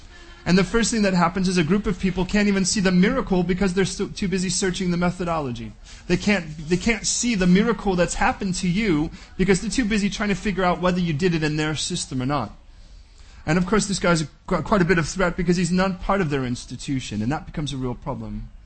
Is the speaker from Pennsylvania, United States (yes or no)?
no; Chicago, Illinois, United States; Born and raised in Chicago, we had this little stand called Portillo's.